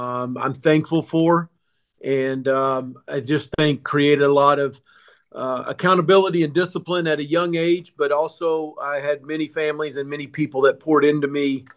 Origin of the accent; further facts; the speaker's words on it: Sallisaw, Oklahoma, United States; Yeah, I grew up in Sallisaw, Oklahoma, as you know, a small town and two parents.